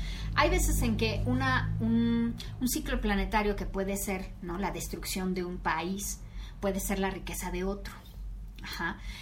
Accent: Mexico; como mexicanos decimos, ¿por qué estamos tan relajados tú?

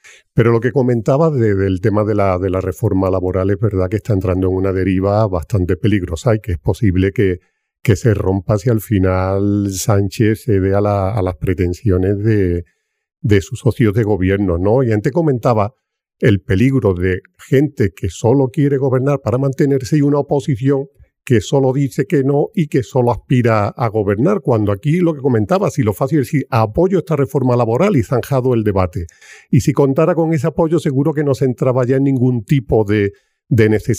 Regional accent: Region of Murcia, Spain; Bueno, un poquito de mi tierra era complicado. Cada vez que íbamos a Cartagena

